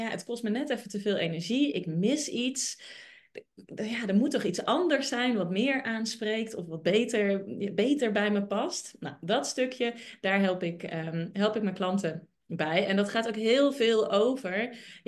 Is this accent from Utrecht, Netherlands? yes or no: no; Zelhem, Gelderland, Netherlands; Nee, we zijn allebei opgegroeid in de Achterhoek in Zelhem.